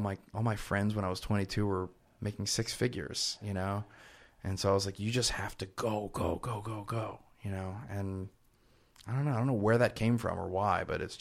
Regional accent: New Orleans, Louisiana, United States; because I'm from New Orleans and we're like the mafia.

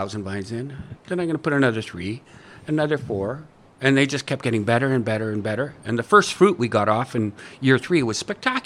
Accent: Ontario, Canada; I grew up in Northern Ontario. My dad was a mining engineer in Elliott Lake.

